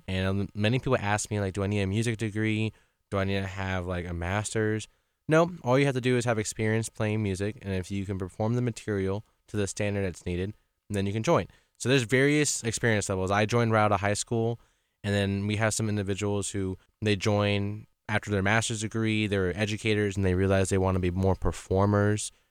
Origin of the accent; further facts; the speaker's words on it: Orlando, Florida, United States; I was originally from Orlando, Florida, and I went to a music school, an art school